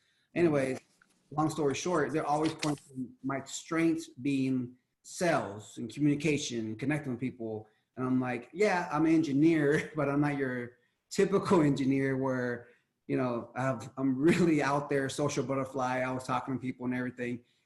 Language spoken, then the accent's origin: English; Houston, Texas, United States; also born or lived in Seattle; now in Denver, United States; I'm from Houston, but I've been now in Denver for about five years now. I lived in Seattle for a couple of years too